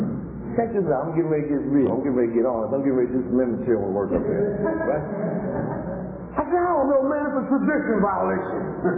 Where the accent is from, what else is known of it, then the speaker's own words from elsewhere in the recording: Pittsburgh, Pennsylvania, United States; And I'm from the Pittsburgh area.